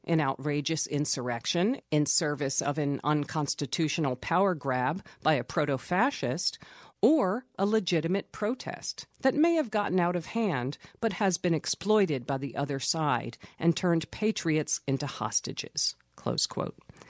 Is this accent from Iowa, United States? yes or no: no; Texas, United States; As an attorney, as a Texan, what are the legal stakes that you see here?